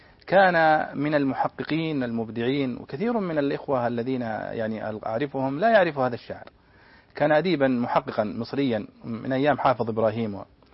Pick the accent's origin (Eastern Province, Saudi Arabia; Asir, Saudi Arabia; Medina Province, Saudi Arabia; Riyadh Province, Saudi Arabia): Asir, Saudi Arabia; Abha; ثم ذهبت إلى محل عندنا في أبها للدروع